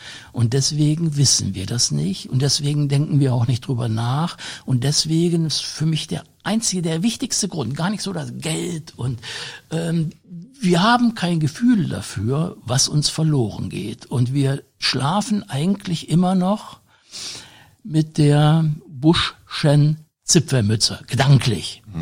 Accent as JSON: {"language": "German", "region": "Harz", "country": "Germany", "tie": "born or raised there", "said": "Ich bin selber noch in den 50er Jahren in einem Fachwerkhaus groß geworden im Harz"}